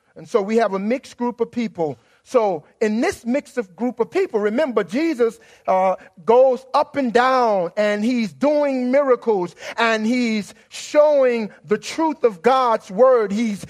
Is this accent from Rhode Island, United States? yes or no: no; New Orleans, Louisiana, United States; I am from New Orleans, and every now and then it comes forth.